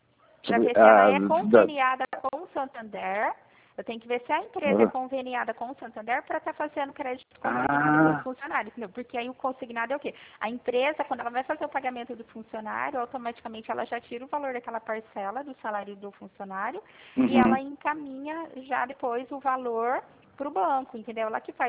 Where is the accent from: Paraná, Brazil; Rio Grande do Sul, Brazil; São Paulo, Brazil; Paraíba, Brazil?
São Paulo, Brazil; Pirassununga; Eu fico no estado de São Paulo. Sou da cidade de Pirassununga.